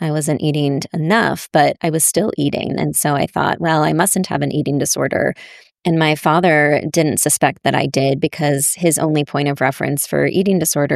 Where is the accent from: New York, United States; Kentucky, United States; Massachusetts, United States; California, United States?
Massachusetts, United States; born or raised there